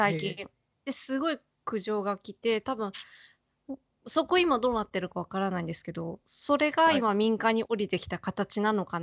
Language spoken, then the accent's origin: Japanese; Saitama, Japan; 結局あの私埼玉なんですけど、埼玉って全部一緒に燃やすんですよ。